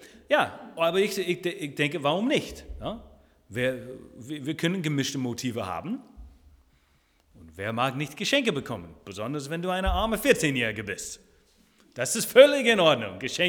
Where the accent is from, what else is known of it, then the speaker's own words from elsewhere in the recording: United States; German is a second language; moved away as an adult; now in Germany; ich habe einen Akzent, denn ich bin geboren in den USA, wohnte auch dort 23 Jahre, bevor ich einen Urlaub hier gemacht habe in Deutschland und bin nie zurückgekehrt.